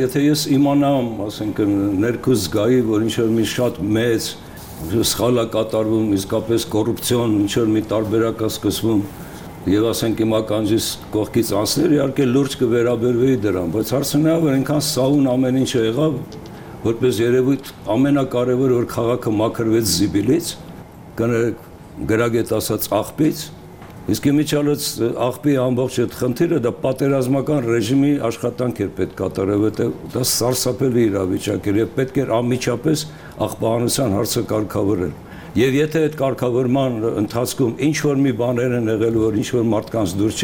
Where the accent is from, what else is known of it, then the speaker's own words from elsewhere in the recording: Yerevan, Armenia; որպես Երևանցի